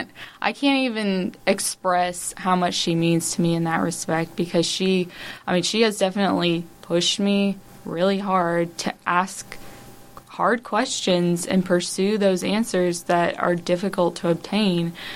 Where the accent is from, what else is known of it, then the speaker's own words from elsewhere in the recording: Little Rock, Arkansas, United States; Okay, so I'm originally from Little Rock, but when I was looking for a college to go to, I wanted something that was a little bit farther away from home, but not too far